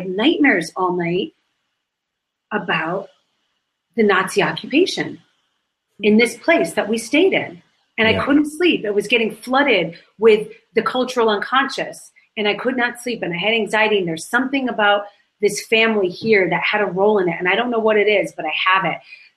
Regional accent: Connecticut, United States; I grew up with like the Central Park jogger fear, like, because I'm from Connecticut.

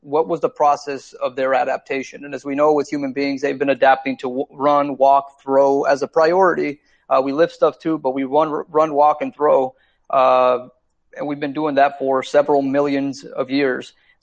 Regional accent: Seattle, Washington, United States; I moved up here from the Northwest originally, and I just decided to come back home. So I'm actually now in Seattle, Washington.

